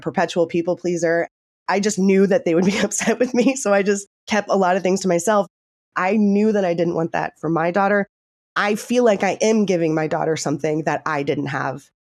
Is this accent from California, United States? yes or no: yes; San Diego, California, United States; also born or lived in Los Angeles / Atlanta; I grew up in Southern California. I'm from San Diego, born and raised. I lived in Los Angeles for a bit and I lived in Atlanta, but I've come back to San Diego.